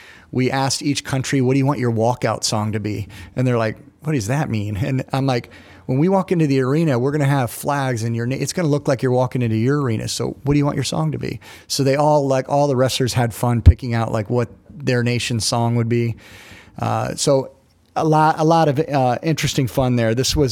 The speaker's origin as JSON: {"language": "English", "country": "Puerto Rico", "tie": "born or raised there", "said": "I love Cuba and I grew up in Puerto Rico. I love Puerto Rico."}